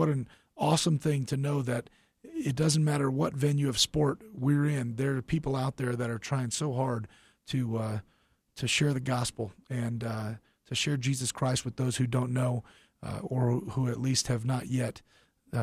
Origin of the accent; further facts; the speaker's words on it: East Coast, United States; now in Colorado, United States; I grew up on the East Coast. I surfed and skateboarded and, you know, played football and basketball and things like that.